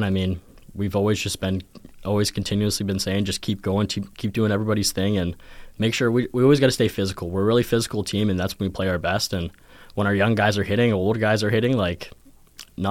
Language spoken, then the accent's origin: English; Windsor, Ontario, Canada; I am from Windsor, Ontario, yeah.